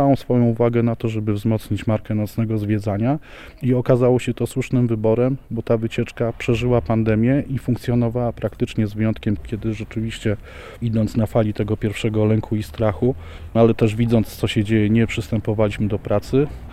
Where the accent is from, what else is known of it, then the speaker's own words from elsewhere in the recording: Kraków, Lesser Poland, Poland; also born or lived in Warsaw; pochodzę z Krakowa, mieszkałem w Warszawie i gdzieś tam wskutek moich jakichś życiowych zmian bardzo poważnych pojawiłem się w tej okolicy.